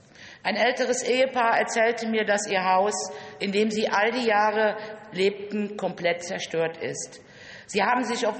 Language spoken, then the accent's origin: German; North Rhine-Westphalia, Germany; Auch in meiner Heimat, der Städteregion Aachen, wütete das Hochwasser.